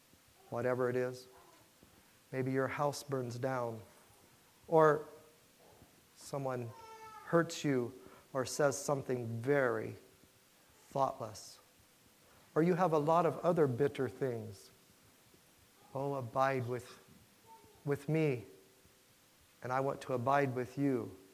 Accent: Kokomo, Indiana, United States; I came from Kokomo, Indiana.

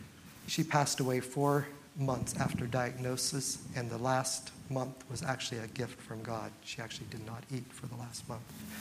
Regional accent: Midwest, United States; also born or lived in Oregon / Indiana; I grew up in the Midwest, and I went to Oregon

